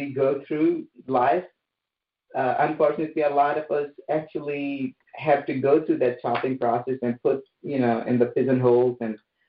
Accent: central India, India; born there; So I was born in Central India to very simple parents, beautiful people.

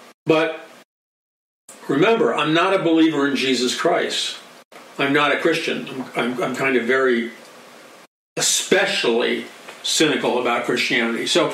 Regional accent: New York City, New York, United States; Time I was growing up in New York City, from earliest of childhood

